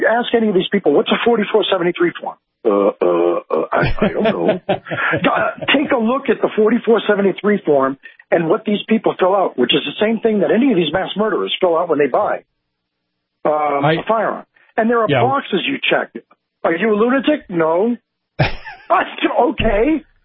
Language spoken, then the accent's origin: English; Worcester, Massachusetts, United States; I was up in Mass, and I'm from Worcester, and I got the permit to carry from, even though I'm New York and I'm licensed in New York